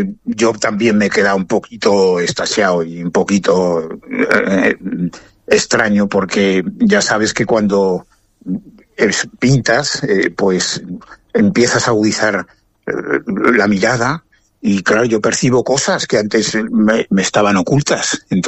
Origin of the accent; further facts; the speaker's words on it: Cuenca, Castilla-La Mancha, Spain; yo soy conquense, apasionado de Cuenca.